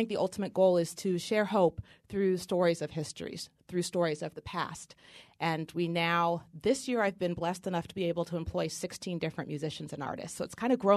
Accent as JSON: {"language": "English", "region": "Oregon", "country": "United States", "said": "My father, I'm from Oregon, and my father used to always take me cross-country skiing in the mountains."}